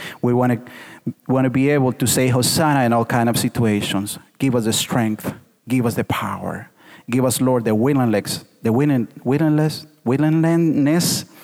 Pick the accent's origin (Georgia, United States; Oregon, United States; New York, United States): Oregon, United States; Portland; I love the Blazers. I love the Blazers. They are my hometown team. And even if I go to LA, I will still like the Blazers.